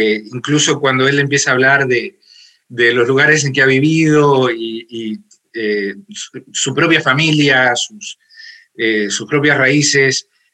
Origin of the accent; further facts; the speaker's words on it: Uruguay; Entonces es difícil decir, pero nosotros somos uruguayos porque esto nos distingue de todos los demás.